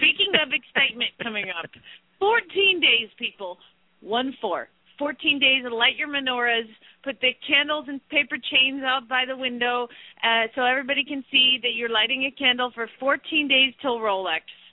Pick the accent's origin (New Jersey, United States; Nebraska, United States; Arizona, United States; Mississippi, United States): Arizona, United States; Phoenix; from Phoenix, Arizona